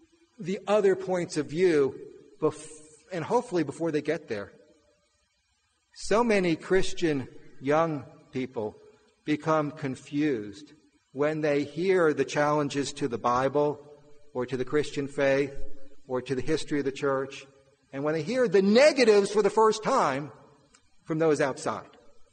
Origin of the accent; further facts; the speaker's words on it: United States; Being an American is so like being a Roman.